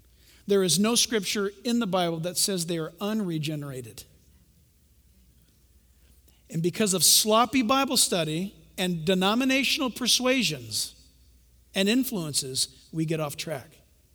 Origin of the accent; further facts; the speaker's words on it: United States; My citizenship, I'm American. U.S.